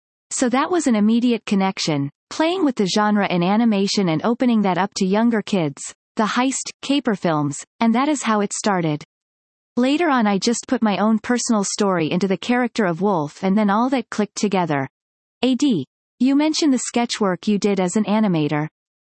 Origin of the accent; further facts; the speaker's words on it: France; my own growing up in France with the French graphic novels, French animation community kind of style, and schools.